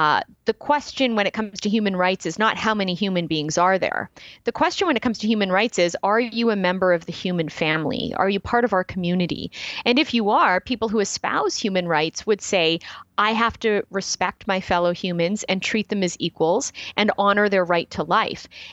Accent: Canada; as a Canadian, I'd like to point out that we have the opposite of overpopulation in Canada.

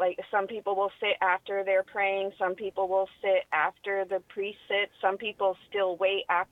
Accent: New England, United States; now in North Carolina, United States; Well, I'm new to Catholic churches in North Carolina. Okay. So I was raised in New England, Catholic

